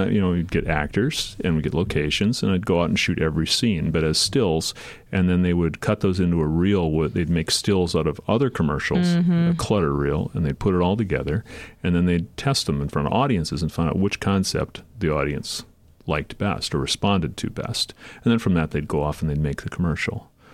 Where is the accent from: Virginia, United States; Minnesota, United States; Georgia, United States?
Minnesota, United States; Red Wing; Red Wing? I'm from Red Wing.